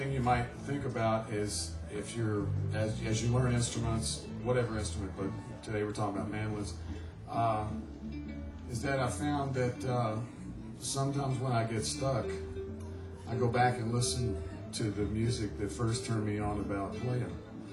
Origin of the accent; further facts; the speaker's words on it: the South, United States; really, we're from the South